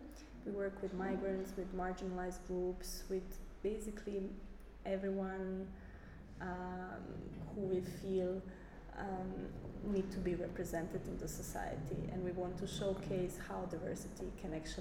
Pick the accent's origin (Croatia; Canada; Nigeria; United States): Croatia; Yes, I'm originally from Croatia